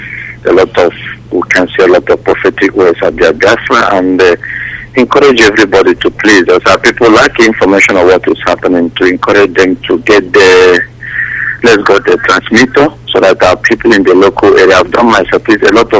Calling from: Sydney, New South Wales, Australia; I'm coming from Australia, Sydney.

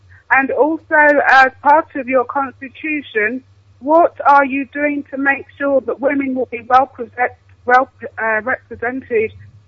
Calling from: London, United Kingdom; I'm calling from London.

